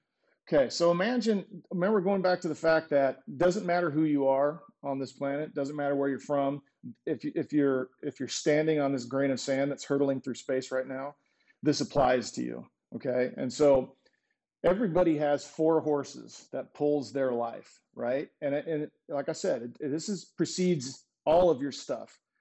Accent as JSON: {"language": "English", "region": "Oklahoma", "country": "United States", "tie": "born or raised there", "also_born_or_lived": "California", "said": "And if like me, I grew up in Oklahoma, it was rub some dirt on it, you pussy, and stuff like that."}